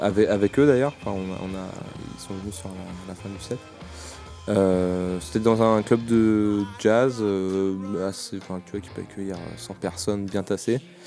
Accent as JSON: {"language": "French", "country": "France", "said": "quand je leur dis que je suis français, ils font ah ouais, d'accord, c'est ça."}